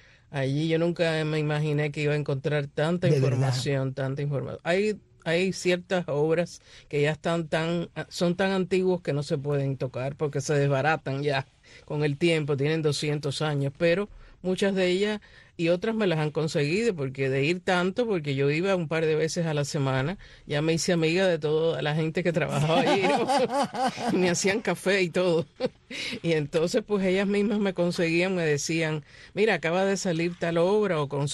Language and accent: Spanish; Cuba; now in United States; mi amor por Cuba, porque aunque vine muy joven, pues la llevo muy adentro. Y aunque soy ciudadana americana y llevo aquí 57 años viviendo, yo me siento cubana.